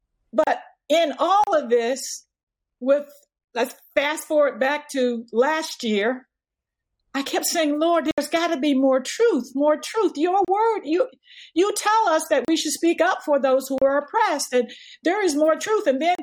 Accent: the South, United States; And I went through a lot of changes, and I grew up in the South, so I experienced a lot, but I still held on to God.

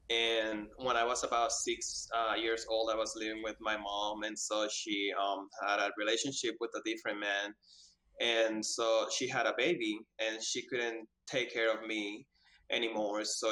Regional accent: Dominican Republic; I'm from Dominican Republic, and I grew up at the Las Palmas Children's Village.

